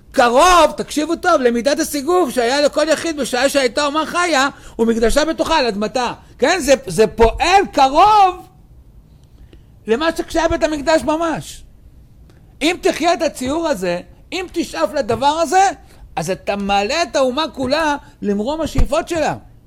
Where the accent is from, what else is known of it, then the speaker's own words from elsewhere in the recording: Tel Aviv, Tel Aviv District, Israel; גדלתי בשכונה בתל אביב, לא כל כך דתית, אבל ההורים שלי זכיתי, שם אותי במקום מאוד מאוד חרדי. גדלתי חרדי.